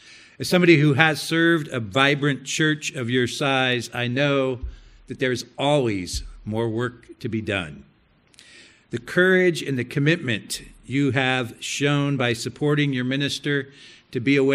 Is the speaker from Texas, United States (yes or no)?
no; California, United States; I'm a Californian who's been living in the South for 15 years, and it's nice to be back home.